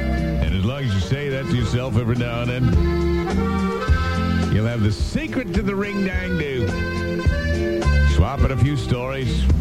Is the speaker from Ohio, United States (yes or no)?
yes; Ohio, United States; I'm from Ohio, and we only got to pay $20 for a snarler.